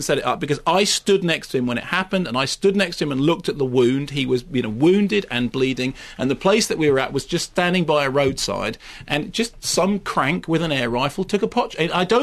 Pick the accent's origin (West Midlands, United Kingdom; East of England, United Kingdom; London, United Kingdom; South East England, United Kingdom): London, United Kingdom; Finchley; I grew up in Finchley.